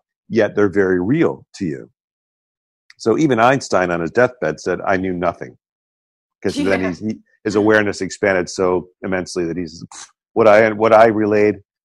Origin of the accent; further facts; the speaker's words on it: Connecticut, United States; moved away as an adult; now in Austin, United States; I moved down here originally from Connecticut in 1998, and then went back to Connecticut in 2000